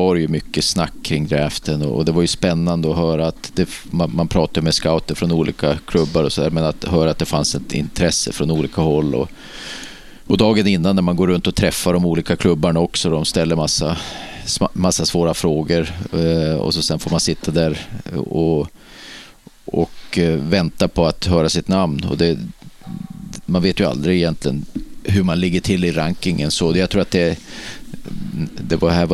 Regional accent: Örnsköldsvik, Västernorrland County, Sweden; moved away as an adult; jag var uppvuxen i Örnsköldsvik.

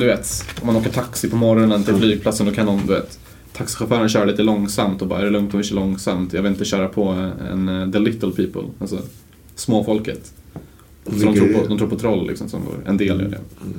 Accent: Tunisia; Jag växte upp delvis i Tunisien.

